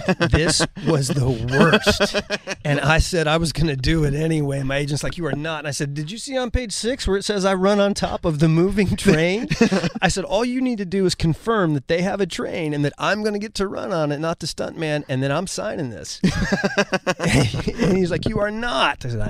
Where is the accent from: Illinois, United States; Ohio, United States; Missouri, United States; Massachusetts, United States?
Ohio, United States; born or raised there